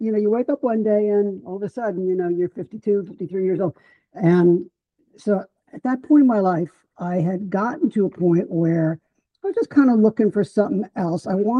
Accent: Englewood, New Jersey, United States; I grew up in Englewood, New Jersey, which is right outside of New York City, literally just over the GW Bridge. So I consider myself a New Yorker growing up.

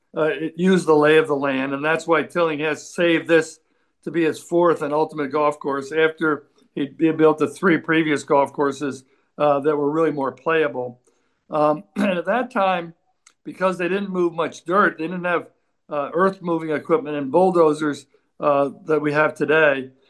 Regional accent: Montclair, New Jersey, United States; No, I played a lot of junior golf in the metropolitan area. I was from Montclair, New Jersey.

